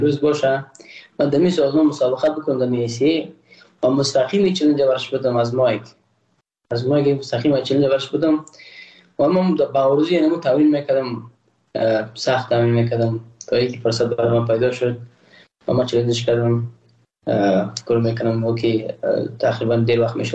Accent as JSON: {"language": "Persian", "country": "Afghanistan", "said": "ما روزبلاک پشتون نیستم، ما یک افغان هستم"}